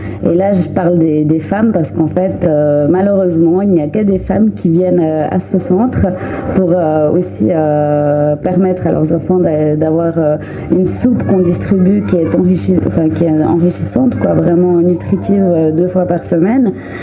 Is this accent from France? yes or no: no; Switzerland; donc, en effet, je suis en Suisse depuis que j'ai l'âge de 6 mois, mais mes origines sont du Kosovo, donc un pays albanophone, donc je suis bilingue français-albanais.